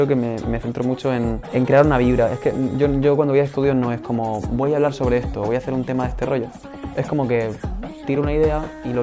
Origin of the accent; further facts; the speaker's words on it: Region of Murcia, Spain; Y como soy murciano, pues como que no terminaba de decir el final.